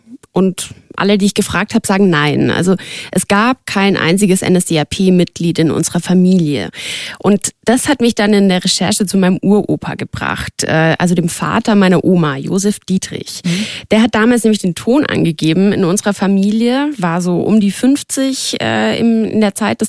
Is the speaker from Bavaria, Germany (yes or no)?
yes; Höchstädt an der Donau, Bavaria, Germany; Das hier um mich rum ist das Archiv meiner Heimatstadt, Höchstädt an der Donau.